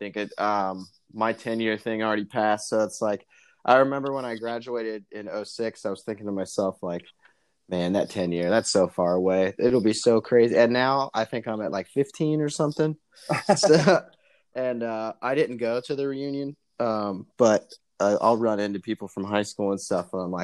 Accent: Springfield, Ohio, United States; I grew up in Springfield, which is a shitty, out of money version of, like, Dayton in sections.

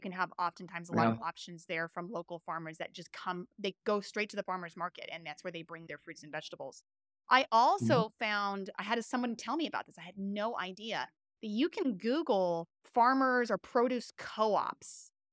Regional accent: California, United States; now in Utah, United States; When I first came out here to Utah, I had to myself learn the terrain a bit. I came from California and I was trying to buy locally grown and I knew my sources over there.

